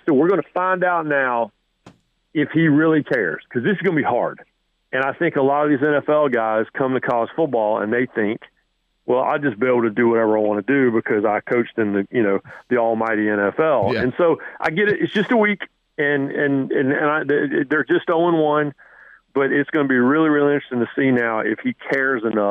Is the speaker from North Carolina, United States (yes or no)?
yes; North Carolina, United States; I mean, I grew up in North Carolina. This is what North Carolina football is.